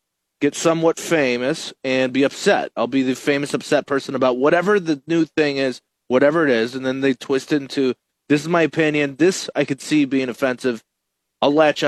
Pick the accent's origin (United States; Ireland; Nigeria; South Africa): Ireland; I'm Irish. I can only eat potatoes for the rest of my life.